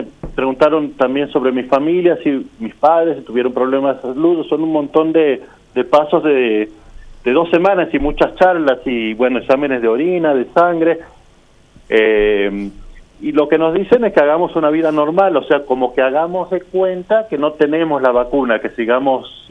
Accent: Santiago del Estero, Argentina; Del norte, de Santiago del Estero, la provincia una de las más lindas del país.

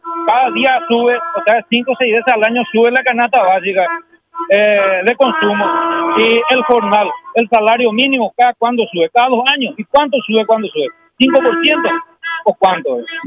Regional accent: Ñeembucú, Paraguay; como paraguayo, sufrido y siempre aguerrido

